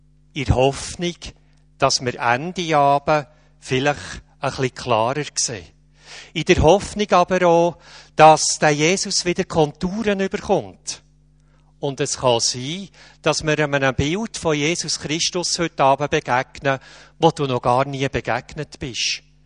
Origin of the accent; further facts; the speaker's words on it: Bern, Switzerland; accent: Bernese German; Wie ist es mit meinem Dialekt? Verstehen alle mein Berndeutsch?